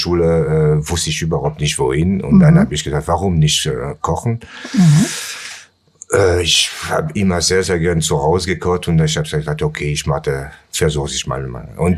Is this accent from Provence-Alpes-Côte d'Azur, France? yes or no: yes; Pertuis, Provence-Alpes-Côte d'Azur, France; German is a second language; moved away as an adult; also born or lived in Nice; Ich bin in Aix-en-Provence geboren und dann nach Pertuis bin ich, also das ist ein kleines Kaff, der 20 Kilometer entfernt von Aix ist. Da bin ich groß geworden